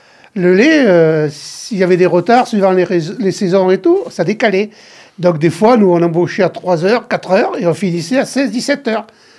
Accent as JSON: {"language": "French", "town": "Saint-Léon-sur-l'Isle", "region": "Nouvelle-Aquitaine", "country": "France", "tie": "born there", "said": "Bon, mais moi je suis né à Saint-Léon-sur-l'Île et donc j'ai connu ma femme sur Chanterac, qui habitait à Chanterac, et donc je me suis marié à Chanterac, j'ai bâti à Chanterac et je finirai ma vie à Chanterac."}